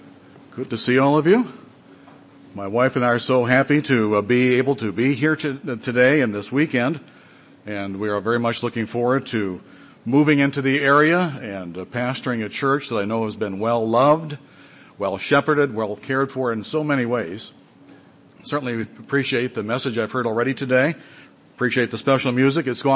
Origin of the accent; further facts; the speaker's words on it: Detroit, Michigan, United States; I was born in January 1952 in Detroit, Michigan, Detroiter born and bred, lived there most of my life.